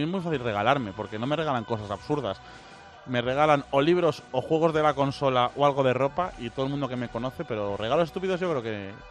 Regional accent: Andalusia, Spain; Playa, aunque me gustan mucho las dos, pero soy playa y de Andalucía.

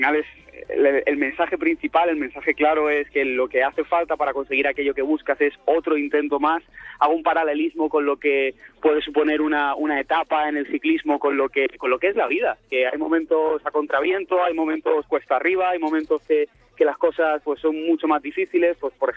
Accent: Alicante, Valencian Community, Spain; la gente estaba volcada, también era mi tierra, ahí Alicante

